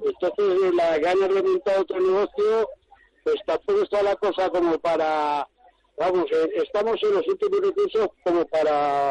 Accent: Madrid, Community of Madrid, Spain; Nosotros somos de Palomeras, del barrio San Agustín.

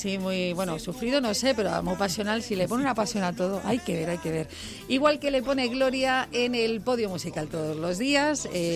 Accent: Madrid, Community of Madrid, Spain; no puedo negar que yo soy de Madrid.

